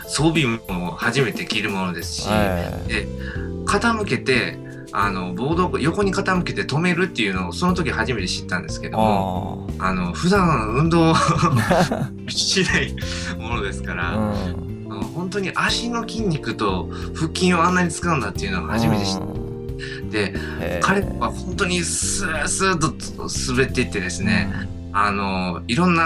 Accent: Osaka, Japan; もともと自分がその大阪出身なものですから

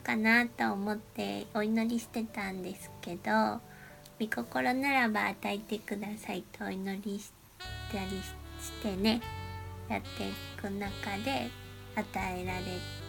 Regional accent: Fukushima, Japan; 福島、私たちは福島出身なんですけども、

